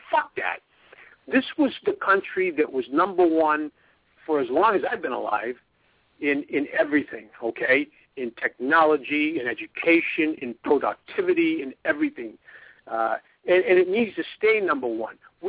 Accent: United States; because I'm an American and I want nothing but the best.

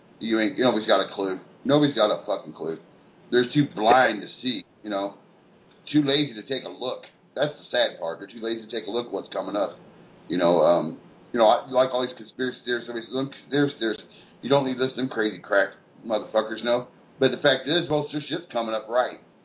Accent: United States; born there; be an American. That's what I am. I was born here. I'm American. Doesn't matter about my color. You know, I'm part of this ground. I came from this soil right here in this country.

